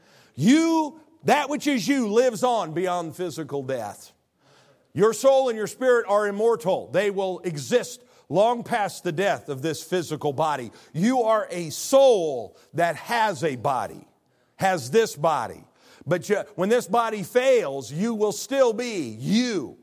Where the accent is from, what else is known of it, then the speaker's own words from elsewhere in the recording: Illinois, United States; I'm from Illinois. Sorry, that's a joke.